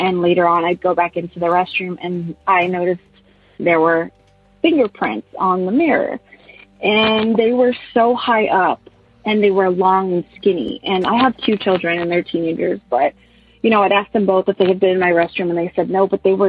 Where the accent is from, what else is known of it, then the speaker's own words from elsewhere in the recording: Corpus Christi, Texas, United States; I am from Corpus Christi, Texas.